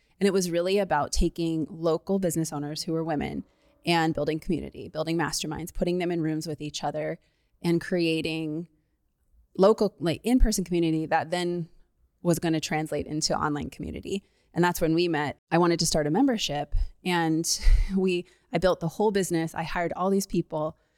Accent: Colorado, United States; And I'm from Colorado.

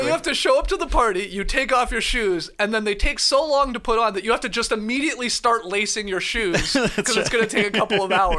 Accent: Canada; JD, my house was a shithole, my first house growing up in Canada.

